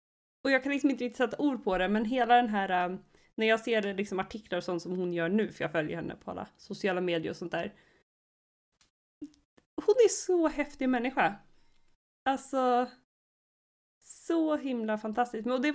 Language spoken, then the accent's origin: Swedish; Sweden; Jag kom ju också från Sverige. Jag kom från en ganska liten skola. Vi kanske var 20 elever.